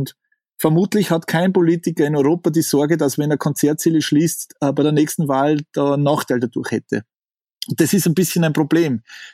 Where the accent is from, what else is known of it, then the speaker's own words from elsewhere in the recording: Salzburg, Austria; ich bin in Salzburg aufgewachsen, also Stadt Salzburg geboren und ein bisschen außerhalb aufgewachsen